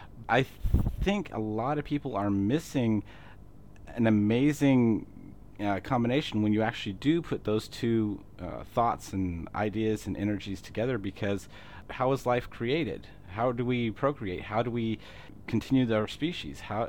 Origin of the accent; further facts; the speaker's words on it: Alabama, United States; now in Washington, United States; Yeah, I grew up in Alabama, but Washington, it grew on me over the past decade, so this is by far definitely home now